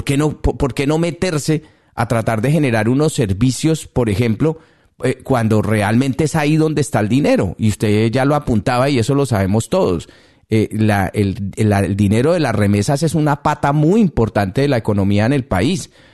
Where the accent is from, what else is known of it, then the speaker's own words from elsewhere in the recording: Colombia; de nosotros como migrantes colombianos, pero sin ninguna repercusión a nivel interno en Colombia.